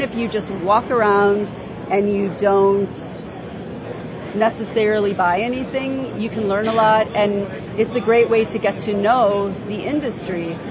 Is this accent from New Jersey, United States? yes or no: no; Chicago, Illinois, United States; But the ANA is a great place to come to, and of course it's my hometown. I wish it was in Chicago, downtown Chicago